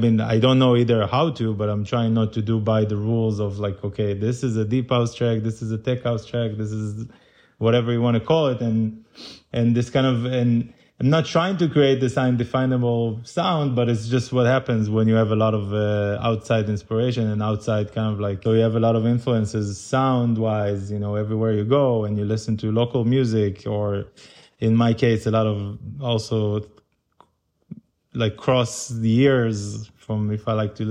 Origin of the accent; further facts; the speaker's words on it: Tel Aviv District, Israel; It wasn't a suburb, it was a real city and it was actually, it created a lot of very good musical, like all this area, which is literally maybe 7 or 8 kilometers from Tel Aviv